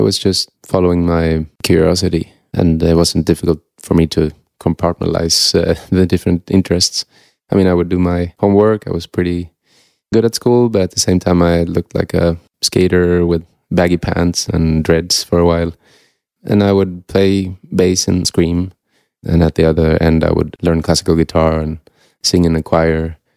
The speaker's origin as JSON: {"language": "English", "country": "Sweden", "tie": "born or raised there", "second_language": "English", "said": "My Swedish was, of course, perfect because I grew up in Sweden."}